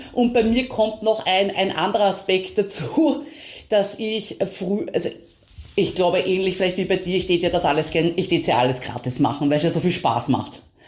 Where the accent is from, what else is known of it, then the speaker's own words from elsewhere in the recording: Vienna, Austria; ich bin in Wien aufgewachsen